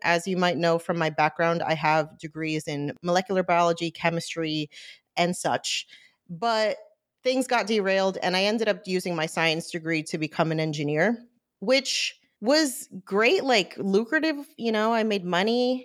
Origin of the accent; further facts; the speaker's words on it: New Jersey, United States; born there; And then I was born in New Jersey.